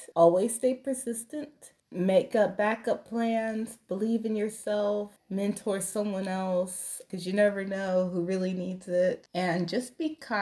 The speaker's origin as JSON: {"language": "English", "town": "Bloomington", "region": "Indiana", "country": "United States", "tie": "born or raised there", "said": "Growing up in Bloomington, it's a very, compared to Indiana, it's a very diverse place compared to Indiana."}